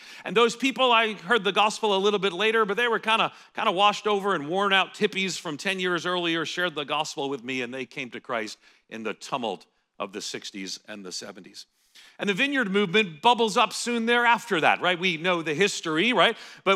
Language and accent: English; United States; I recognize the last thing you want to hear as an American give you advice about just about anything.